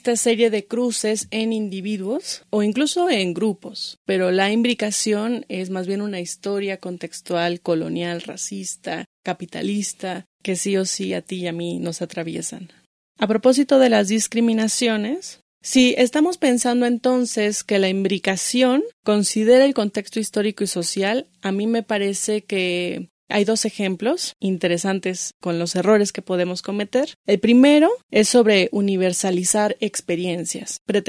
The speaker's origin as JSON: {"language": "Spanish", "town": "Texcoco", "region": "State of Mexico", "country": "Mexico", "lives_now": "Mexico City, Mexico", "said": "Yo soy una mujer morocha, prieta, de la periferia. Vengo de Texcoco, de las faldas del Tlaloc. Actualmente vivo en la ciudad."}